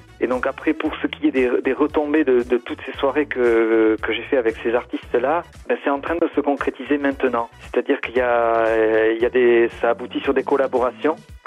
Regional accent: Nouvelle-Aquitaine, France; moi, je viens de la région du Pays Basque

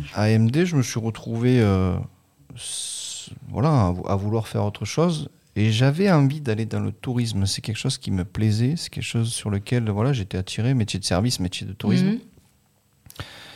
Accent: Sorgues, Provence-Alpes-Côte d'Azur, France; born or raised there

